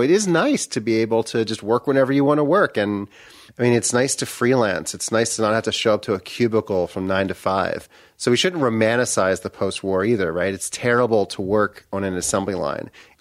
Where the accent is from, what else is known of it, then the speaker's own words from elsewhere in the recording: Baltimore, Maryland, United States; And I think growing up in Baltimore, from Baltimore, it's hard not to see that race and capitalism are deeply interconnected.